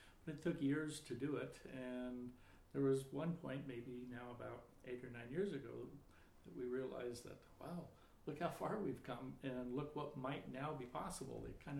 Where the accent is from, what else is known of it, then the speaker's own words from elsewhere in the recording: Corvallis, Oregon, United States; Yeah, I grew up in Corvallis too. Ironically, Betty and I were actually in the same high school class, but weren't really familiar to a very great extent with each other.